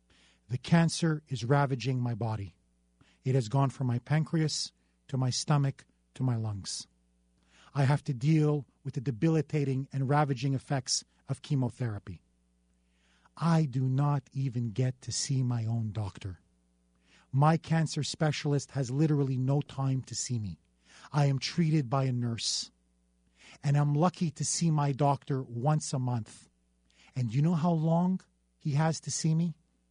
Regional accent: Canada; I am originally from Canada, and I have lived and witnessed socialized medicine firsthand.

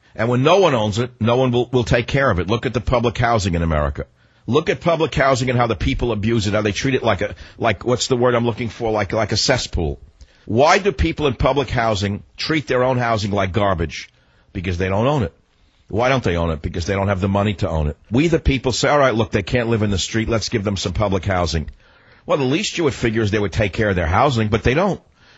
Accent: New York, United States; I grew up on Cuban, Puerto Rican, Panamanian music in New York.

